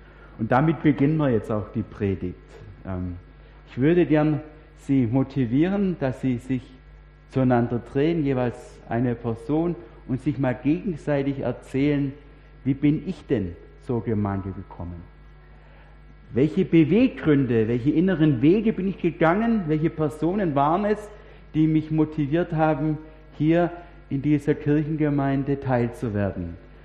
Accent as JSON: {"language": "German", "town": "Unterweissach", "region": "Baden-Württemberg", "country": "Germany", "said": "Aber ich komme ursprünglich aus Unterweissach."}